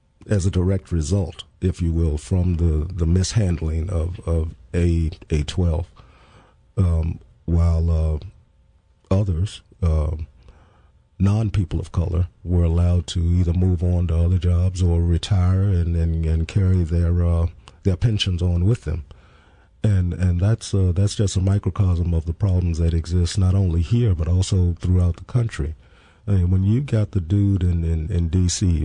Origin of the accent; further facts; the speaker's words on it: Richmond, Virginia, United States; I grew up in the Churchill section of Richmond, which was interesting and interesting times.